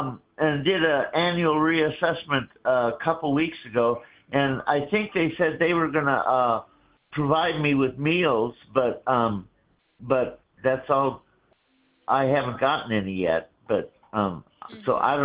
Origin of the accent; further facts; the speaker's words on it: Germany; She's from Cambodia. I'm from Germany. Different parts of the world.